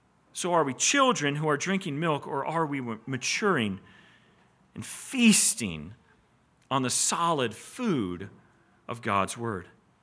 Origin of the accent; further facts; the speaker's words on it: the South, United States; Like I grew up in the South.